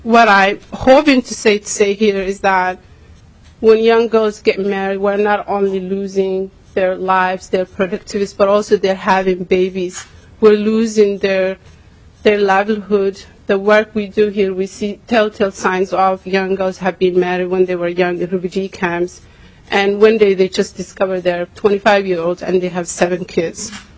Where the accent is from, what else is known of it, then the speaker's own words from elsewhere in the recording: United States; I'm Somali American.